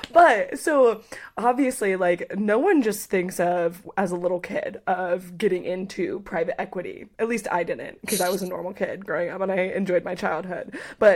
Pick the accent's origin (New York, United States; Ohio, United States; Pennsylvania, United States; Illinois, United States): Ohio, United States; I grew up in Ohio, and so I see a lot of people from Ohio.